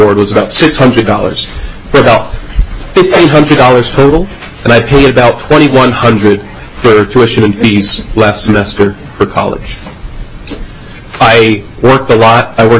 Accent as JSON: {"language": "English", "town": "Holly", "region": "Minnesota", "country": "United States", "said": "I am from Holly, Minnesota, and I go to M-State Moorhead."}